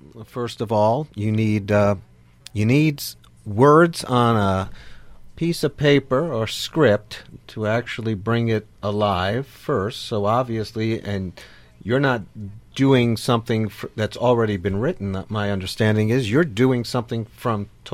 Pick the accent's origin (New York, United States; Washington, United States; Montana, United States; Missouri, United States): New York, United States; I'm not from Minnesota. I'm from New York, and we don't have passive. We just go straight to aggressive.